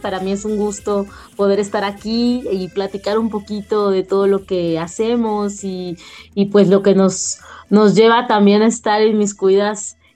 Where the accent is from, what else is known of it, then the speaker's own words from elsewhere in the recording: León, Guanajuato, Mexico; como en el caso mío, que soy originaria de León, Guanajuato.